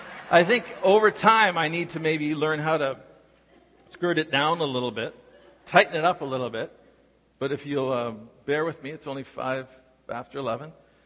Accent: Canada; I don't know if it's being a Canadian too, a little bit apologetic about things.

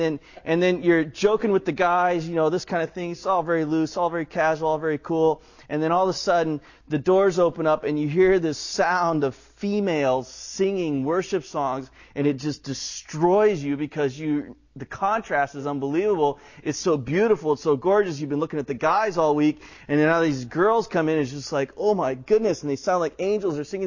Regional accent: United States; maybe I'm a Christian because I grew up in America to parents that had been believers.

